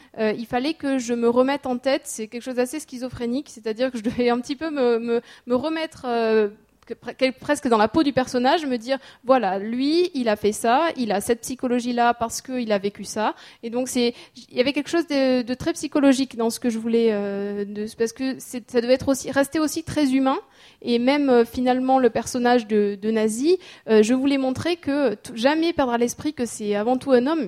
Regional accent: South-West France, France; Et donc moi je suis pas du tout alsacienne, justement je viens du sud-ouest de la France

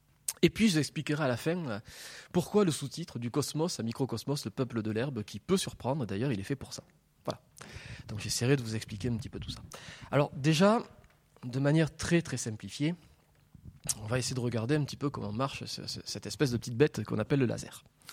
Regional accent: Toulouse, Occitanie, France; accent: Toulouse; je parle à peine français, hein, je parle toulousain. Donc n'hésitez pas à me faire répéter dans ces cas-là si mon accent est un problème. Bien, je précise que j'ai vécu 7 ans à Nantes quand même

